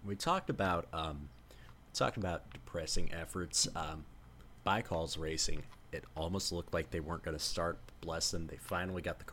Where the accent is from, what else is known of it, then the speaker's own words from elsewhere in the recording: Hull, Yorkshire and the Humber, United Kingdom; I'm a bloke from Hull with 2 kids.